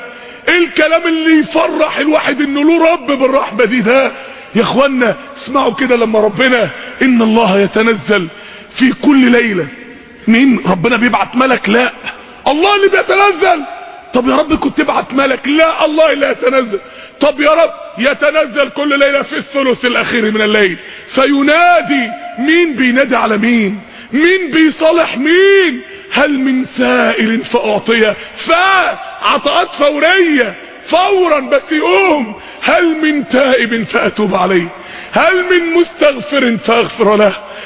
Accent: Mansoura, Dakahlia, Egypt; عندنا في المنصورة

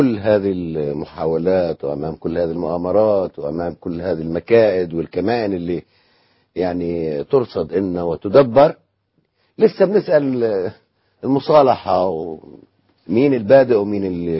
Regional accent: Palestine; بدي أسأل من هذا الموقع كفلسطيني أولا

